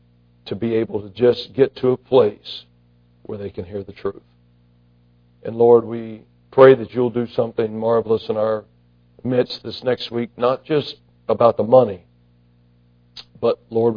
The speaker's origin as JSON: {"language": "English", "country": "United States", "tie": "born there", "said": "I'm so glad that I was born in the United States"}